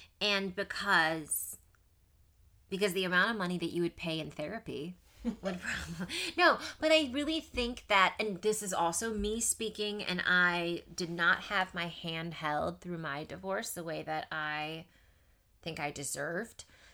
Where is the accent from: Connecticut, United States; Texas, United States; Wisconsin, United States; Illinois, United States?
Texas, United States; So I'm from Texas.